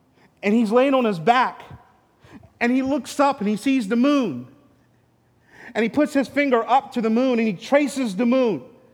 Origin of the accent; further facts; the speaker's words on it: St. Lucia; But I remember growing up in St. Lucia, man